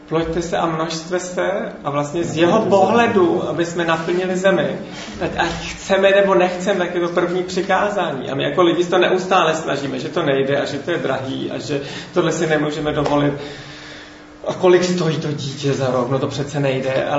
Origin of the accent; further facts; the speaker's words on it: Byšice, Central Bohemian Region, Czechia; To jsou Byšice u Mělníka. Takže tam jsem vyrostl, mám jednu sestru, o 9 let starší, která učí hudebku v Praze.